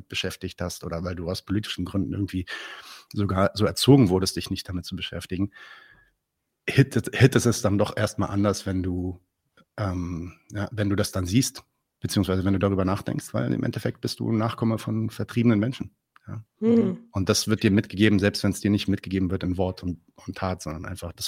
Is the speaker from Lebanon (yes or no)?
yes; Lebanon; Ja, nee, ich bin Libanese.